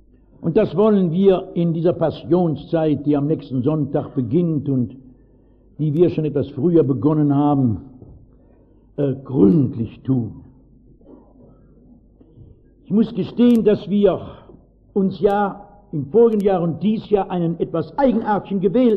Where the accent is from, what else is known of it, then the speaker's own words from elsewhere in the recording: Frankfurt, Hesse, Germany; Ich bin in Frankfurt groß geworden, einer Stadt, die neben anderen Schönheiten wimmelt, von Goethe-Erinnerungen.